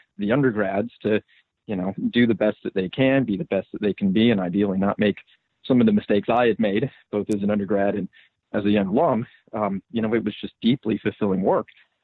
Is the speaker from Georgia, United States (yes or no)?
yes; Atlanta, Georgia, United States; moved away as an adult; now in Austin, United States; I grew up in Atlanta, Georgia, but I received a scholarship to the business school here at UT Austin